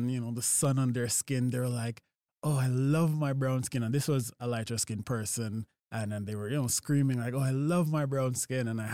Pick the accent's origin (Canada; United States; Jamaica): Jamaica; Top Alston, Clarendon; also born or lived in Kingston; So born and raised in Jamaica. I was born in Kingston, the capital, but I grew up in the parish of Clarendon in a community called Top Alston. It's a farming community. So I'm a country boy, you know, grew up in the countryside of Jamaica.